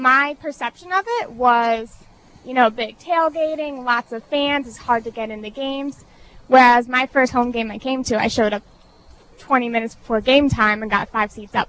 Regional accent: Culpeper, Virginia, United States; I am from Culpeper, Virginia.

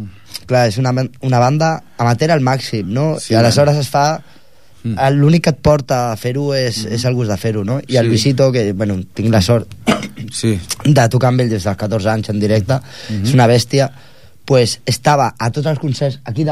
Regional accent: Barcelona, Catalonia, Spain; born there; jo soc nascut a Barna

